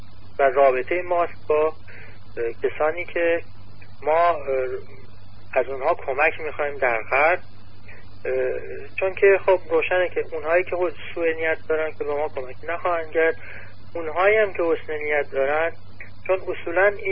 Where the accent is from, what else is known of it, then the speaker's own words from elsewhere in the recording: Iran; به عنوان یک ایرانی